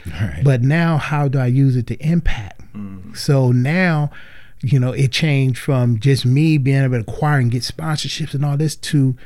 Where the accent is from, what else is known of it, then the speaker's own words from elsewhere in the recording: Los Angeles, California, United States; I knew at a young age, man, growing up in Watts and having to survive the gangs and all that kind of stuff